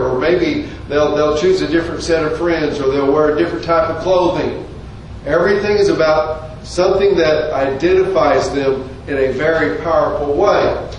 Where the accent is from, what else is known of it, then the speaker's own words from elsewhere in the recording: Oklahoma, United States; also born or lived in Colorado; And I'll say, well, not really. We're from Colorado. But before that, I was raised in Oklahoma.